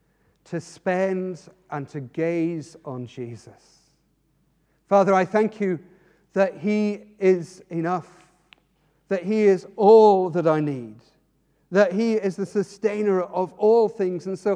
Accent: Northern Ireland, United Kingdom; I come from Ireland. There's a mountain called Slemish.

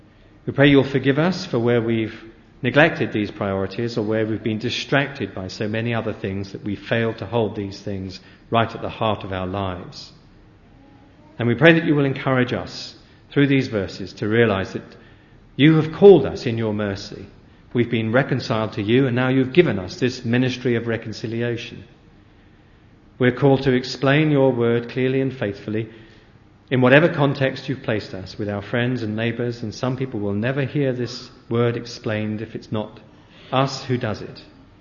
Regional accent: Oxford, South East England, United Kingdom; I come from Oxford

